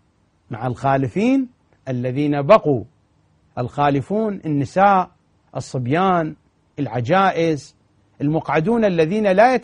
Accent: Iraq; accent: Iraqi; بالضبط في لهجتنا العراقية مثل ما واحد يخاطب الثاني يقول له دعتك

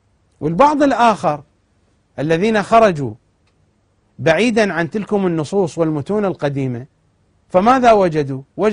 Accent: Iraq; مثلا المنابر عندنا في العراق في تلك الفترة

